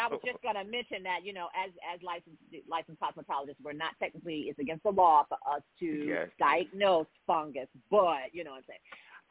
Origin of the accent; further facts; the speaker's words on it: Staten Island, New York, United States; born there; I was born on Staten Island, New York.